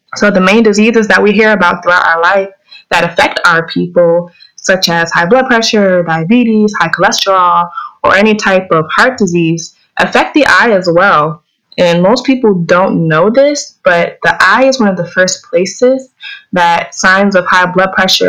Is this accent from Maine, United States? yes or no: no; Pennsylvania, United States; now in Orlando, United States; I'm originally from Pennsylvania, but those winters were getting harsher and harsher, so I couldn't do it anymore.